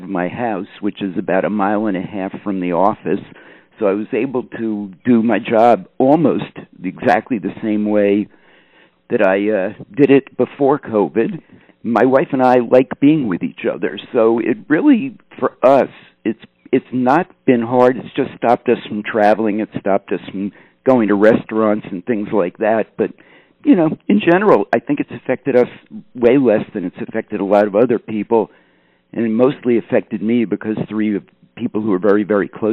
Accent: New York City, New York, United States; I grew up in the New York City area, and when I say New York City area, part of the time in New York City itself, part of it in the suburbs.

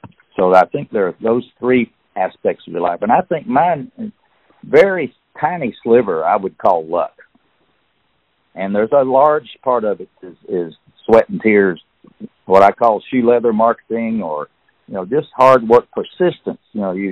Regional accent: Tennessee, United States; accent: East Tennessee; But if you want to hear my East Tennessee accent for 8 hours, get the Audible book and you'll listen to it.

